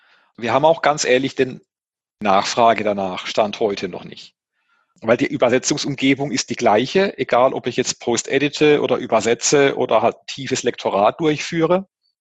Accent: Baden-Württemberg, Germany; als Badener

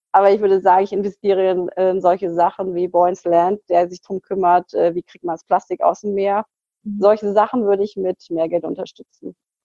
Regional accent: Bavaria, Germany; Ich bin 39 Jahre alt und ich komme aus der Münchner Gegend.

